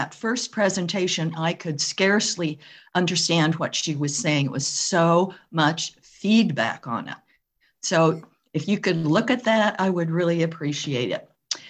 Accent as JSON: {"language": "English", "town": "Edmonds", "region": "Washington", "country": "United States", "said": "I'm from Edmonds, Washington, and I have 3 comments."}